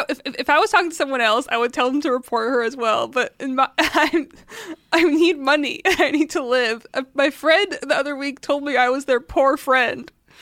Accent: Syria; I'm from Syria.

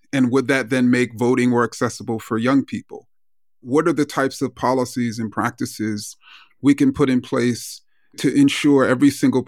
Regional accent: United States; born there; I was born in the United States. Should I date myself? I'll date myself.

